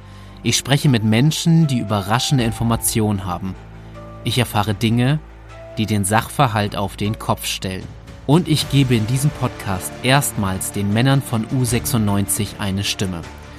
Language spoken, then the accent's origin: German; Wilhelmshaven, Lower Saxony, Germany; Und nicht irgendwo in Norddeutschland, in Wilhelmshaven, meiner Heimatstadt.